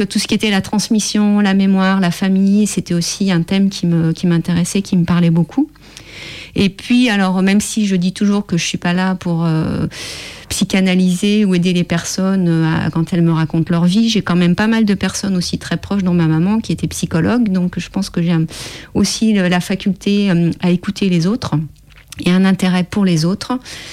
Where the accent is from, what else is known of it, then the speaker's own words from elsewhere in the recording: Lyon, Auvergne-Rhône-Alpes, France; born there; moi je suis née à Lyon, que je connaissais globalement l'histoire de ma ville